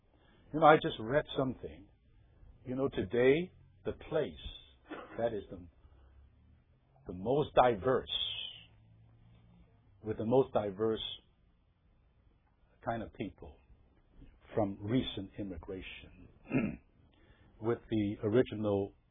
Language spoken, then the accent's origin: English; California, United States; I still remember, I'm from Orange County, I mean, we have to drive couple of times a week